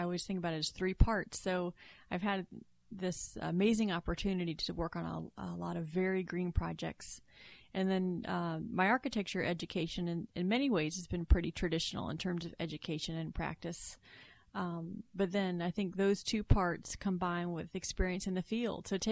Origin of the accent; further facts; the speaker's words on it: Virginia Beach, Virginia, United States; And I grew up in Virginia Beach. So environment, we were probably a mile off the beach. And it was right on the Chesapeake Bay